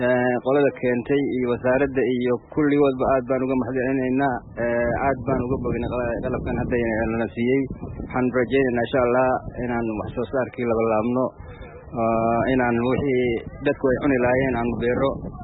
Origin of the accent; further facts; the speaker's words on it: Balcad, Middle Shabelle, Somalia; waxaan ka socdaa baalade gudiyaashii baalade